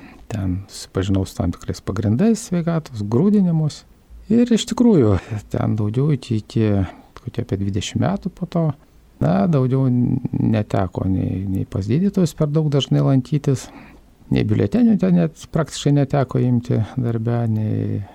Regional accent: Kaunas, Kaunas County, Lithuania; man 49 metai, gimiau Kaune ir augo Kaune, netikinčioj šeimoj.

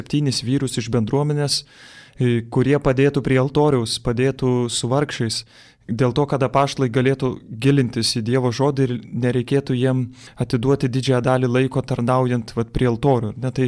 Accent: Vilnius, Vilnius County, Lithuania; Ir, na ką, esu vilnietis.

